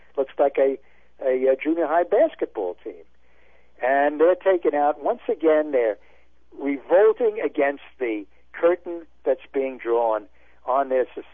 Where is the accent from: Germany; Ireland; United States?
United States; New York City, New York; By the way, he came from my hometown of New York City, as William Bonney.